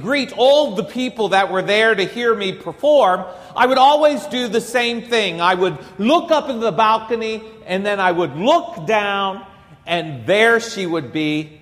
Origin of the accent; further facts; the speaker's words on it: Lexington, Kentucky, United States; I'm from Lexington, Kentucky.